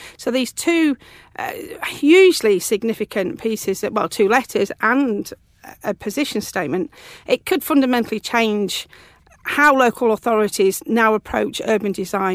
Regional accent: Leek, West Midlands, United Kingdom; they started to put shared space in my hometown of Leek, I thought, hold on, Chris wouldn't be able to walk down here, and this wasn't the legacy I envisaged for Britain.

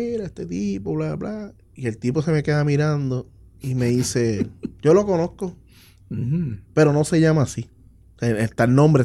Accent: Puerto Rico; Porque uno como puertorriqueño muchas veces minimiza ideas.

